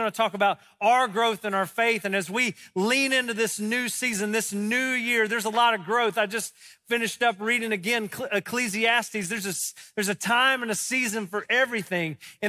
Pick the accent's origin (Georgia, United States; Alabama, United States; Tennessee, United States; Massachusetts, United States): Georgia, United States; Loganville; It was kind of like my hometown in Loganville, Georgia. Our motto in Loganville was, "Where's Loganville?"